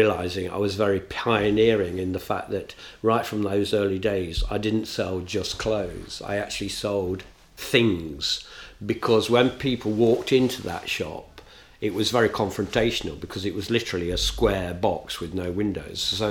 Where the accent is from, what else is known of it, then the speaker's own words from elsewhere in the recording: Nottingham, East Midlands, United Kingdom; especially being in a provincial town, in my hometown's Nottingham